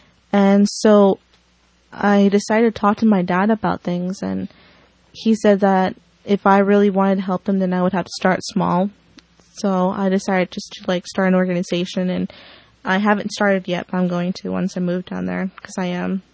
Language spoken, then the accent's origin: English; Fort Bragg, California, United States; now in Laytonville, United States; but I came from Fort Bragg, California, and now I live here in Branscombe, Laytonville, Branscombe